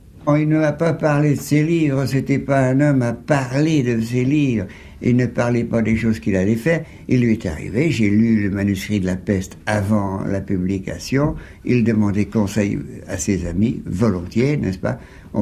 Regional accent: Saint-Brieuc, Brittany, France; born there; son père est enterré à Saint-Brieuc, qui est ma ville natale.

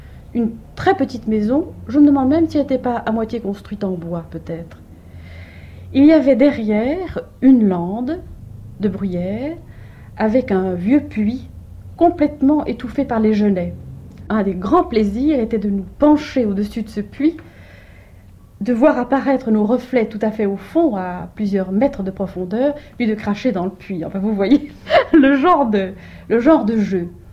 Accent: Belgium; Vous savez que je suis née en Belgique et j'ai vécu en Belgique pendant une grosse partie de ma vie.

